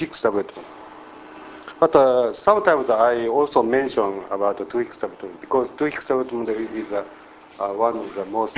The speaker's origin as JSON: {"language": "English", "region": "Toyama", "country": "Japan", "said": "from University of Toyama. Toyama is located here in Japan. This is my country, and this is my town, and this is Tsubake."}